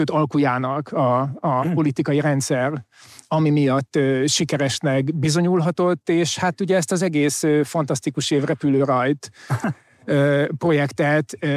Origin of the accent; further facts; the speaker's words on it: Budapest, Hungary; mint nagyvárosi ballib, vagy nem tudom, ha bár én egy kelenföldi panelben nőttem föl